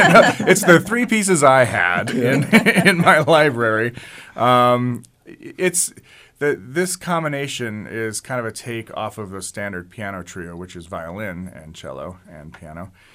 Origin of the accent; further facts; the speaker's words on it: Northeast, United States; I'm from the Northeast. My wife's from Seattle.